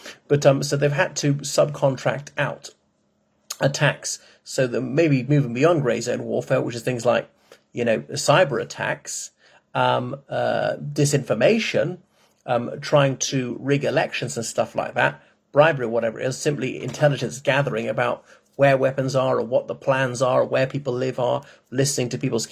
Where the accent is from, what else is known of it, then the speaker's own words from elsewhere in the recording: Ireland; respected viewers. … from Ireland.